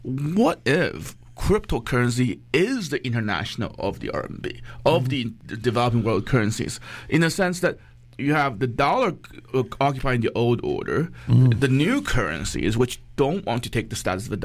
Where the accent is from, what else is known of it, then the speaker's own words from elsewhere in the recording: Canada; as a Canadian person, as a Canadian national, I do try and keep some emotional distance from this